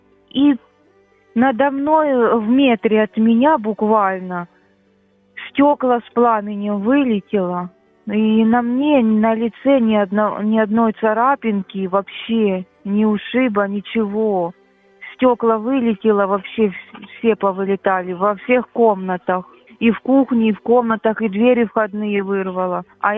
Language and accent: Ukrainian; Meliorative, Dnipropetrovsk Oblast, Ukraine; Я із Дніпропетровської області, на Московського району, поселок городського типу, меліоративний. Ну, зараз я там не проживаю